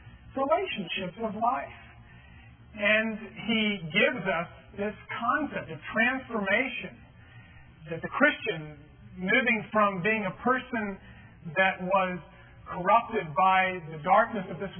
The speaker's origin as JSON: {"language": "English", "town": "El Paso", "region": "Texas", "country": "United States", "tie": "born or raised there", "said": "Now, you know, we grew up in El Paso. El Paso, it's that city, you know, way out west, 800 miles, basically, from here"}